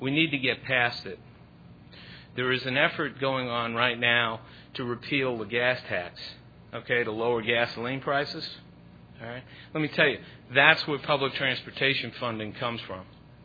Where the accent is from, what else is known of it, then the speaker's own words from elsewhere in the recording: England, United Kingdom; now in United States; Incidentally, I'm an English immigrant.